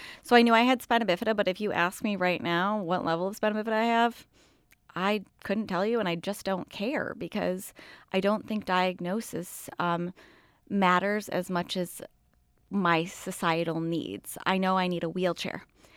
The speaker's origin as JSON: {"language": "English", "town": "Greece", "region": "New York", "country": "United States", "tie": "born or raised there", "said": "I grew up in Greece, New York. So, right 5 minutes up the road."}